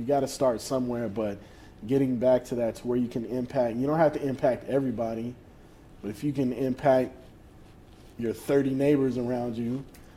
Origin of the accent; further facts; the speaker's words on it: New Orleans, Louisiana, United States; I think about, you know, growing up in New Orleans.